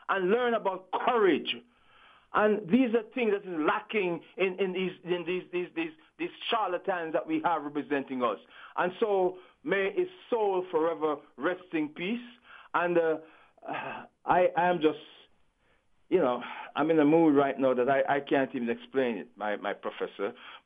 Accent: Jamaica; as an African growing up in the Caribbean, Jamaica to be exact, the land of Garvey.

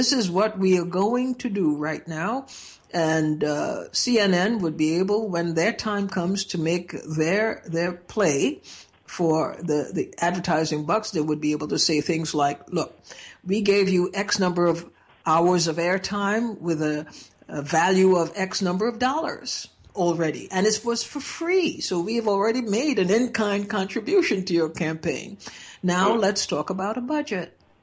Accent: Trinidad & Tobago; I grew up in Trinidad where people actually did debate.

